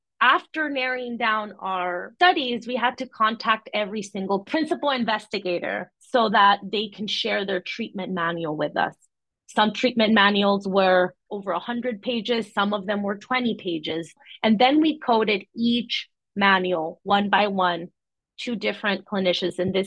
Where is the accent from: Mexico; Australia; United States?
Mexico; English is a second language; some work that I'm doing back at my home country in Mexico